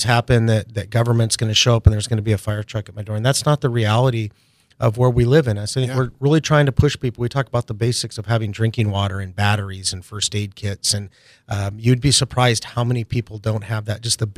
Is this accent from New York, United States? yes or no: no; Santa Barbara, California, United States; Yeah, I grew up in just outside Santa Barbara.